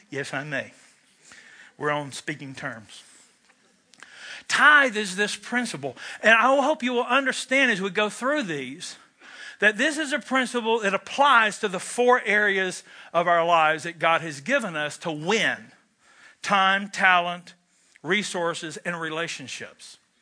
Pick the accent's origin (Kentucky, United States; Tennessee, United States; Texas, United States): Kentucky, United States; I started smoking when I was 11. And I'm from Kentucky, where smoking is indeed a spiritual gift.